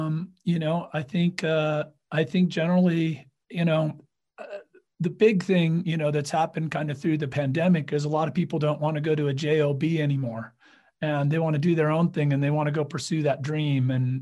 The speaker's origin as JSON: {"language": "English", "region": "California", "country": "United States", "tie": "born or raised there", "said": "being a Californian born and raised."}